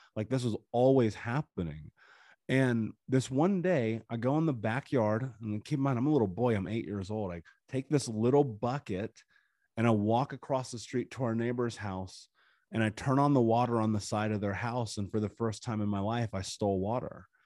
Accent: United States; You know, I grew up in America.

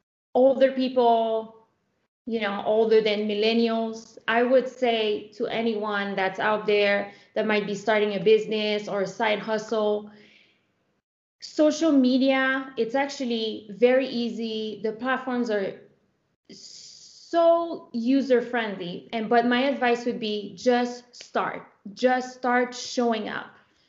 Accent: Canada; English is a second language; I have braces, I wear glasses, I'm French Canadian, I have an accent

